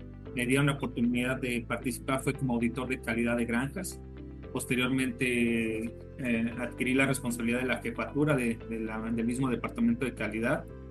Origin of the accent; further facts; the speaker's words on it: Ciudad Valles, San Luis Potosí, Mexico; Y pues soy originario de Ciudad Valles, San Luis Potosí.